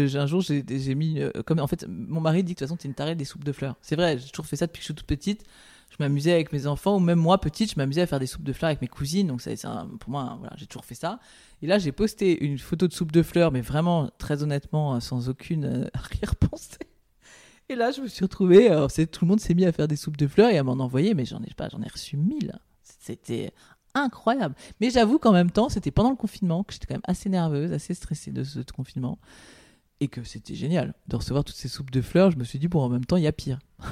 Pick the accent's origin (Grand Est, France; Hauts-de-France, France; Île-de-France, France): Île-de-France, France; Paris; je suis mi-ville, mi-campagne. C'est-à-dire que je suis parisienne, je suis née à Paris, je ne connais que Paris. Mes parents et grands-parents étaient parisiens. Une de mes grand-mères était russe, mais en fait, elle était quand même complètement parisienne.